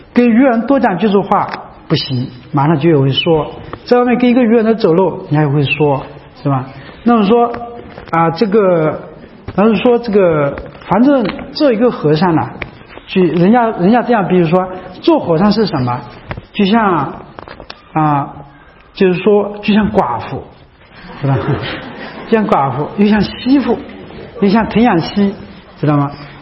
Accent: Anhui, China; 在我们安徽那边就是这样的

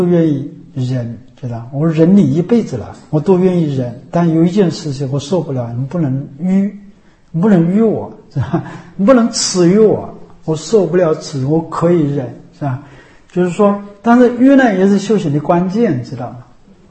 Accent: China; 所以我们都是中国人不吃，中国人的一个包容性非常的强大。

